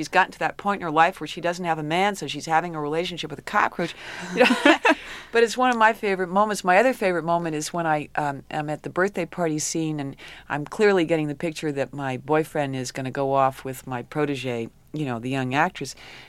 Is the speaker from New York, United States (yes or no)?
yes; New York, United States; And I've had a couple of experiences at knife point and gun point just from being a New Yorker, you know.